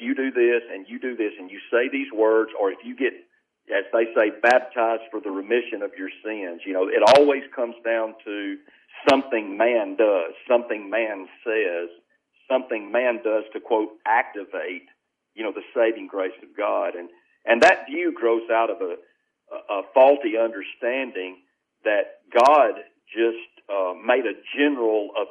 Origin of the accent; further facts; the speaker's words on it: Deep South, United States; But growing up in the Deep South here, we have just a great, great number of Church of Christ